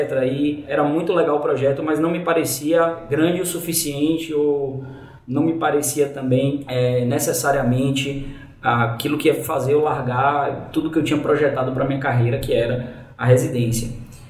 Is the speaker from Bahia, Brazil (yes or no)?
yes; Salvador, Bahia, Brazil; moved away as an adult; now in São Paulo, Brazil; Vim aqui para São Paulo, fiz residência na USP, lá no HC, foi uma experiência incrível, assim, do ponto de vista pessoal e profissional, assim, saí de Salvador, fiz Federal da Bahia